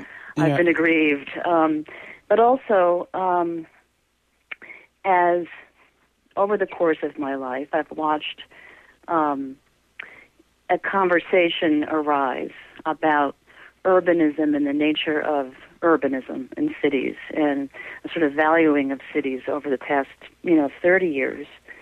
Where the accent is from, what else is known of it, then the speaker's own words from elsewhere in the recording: Syracuse, New York, United States; also born or lived in Rochester / Albany / Detroit; now in Boston, United States; And I grew up in Syracuse, New York, and I spent many years in graduate school and also working in Rochester, New York.